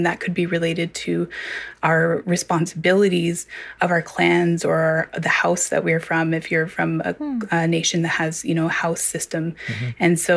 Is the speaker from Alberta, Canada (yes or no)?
no; Ontario, Canada; I am Anishinaabe Kwe from Deshkanzi Bing.